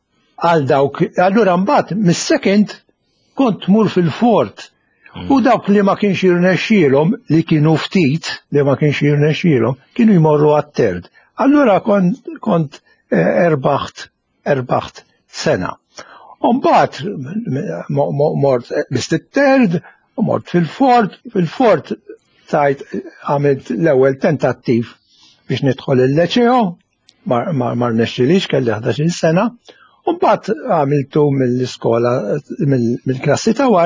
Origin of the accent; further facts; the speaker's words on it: Sliema, Central Region, Malta; Qabel xi jiena imwieled ta' Sliema.